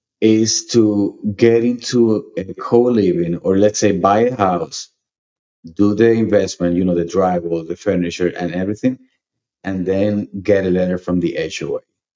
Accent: Puerto Rico; I'm from Puerto Rico, and the hospitality industry in Puerto Rico is booming.

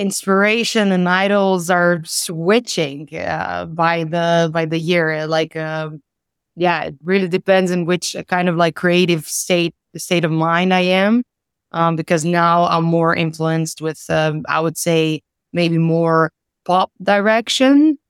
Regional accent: Crikvenica, Primorje-Gorski Kotar County, Croatia; Yeah, so I grew up in Croatia in a small town called Crikvenica, which is on the north part of the coast. It's a very beautiful touristic place.

